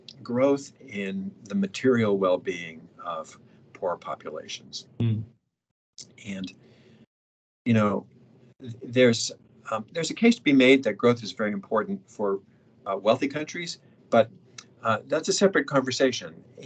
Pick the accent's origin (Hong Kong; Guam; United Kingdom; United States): Hong Kong; I grew up in Hong Kong, and that was a place at the time that was just bursting with economic growth and human flourishing.